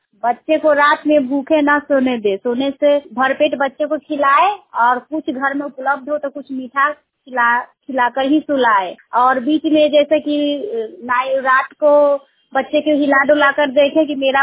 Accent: Majhauli, Bihar, India; मझौली क्षेत्र के रहने वाली हूँ।

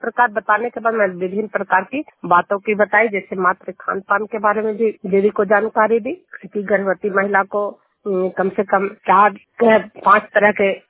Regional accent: Hilsa, Bihar, India; मैं हिलसा प्रखंड जूनियर गांव हिलसा प्रखंड और नालंदा जिला की निवासी हूँ

